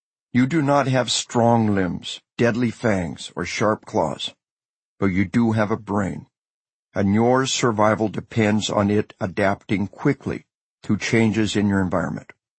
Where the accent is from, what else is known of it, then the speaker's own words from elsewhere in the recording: Arkansas, United States; Imagine some bubba from my home state of Arkansas